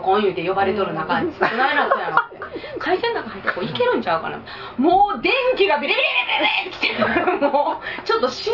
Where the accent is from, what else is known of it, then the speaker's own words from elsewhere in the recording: Iwate, Japan; ま、私あの出身が岩手なんよね。